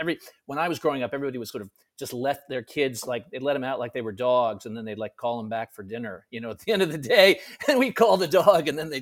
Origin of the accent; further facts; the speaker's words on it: Connecticut, United States; now in New York, United States; I'm from Connecticut originally. I live in New York now.